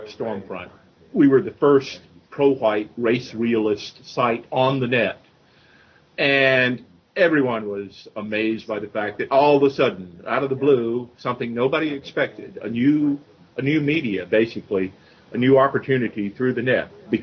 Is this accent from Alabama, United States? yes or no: yes; Alabama, United States; my home state of Alabama, just south of here, where we are now, where I grew up.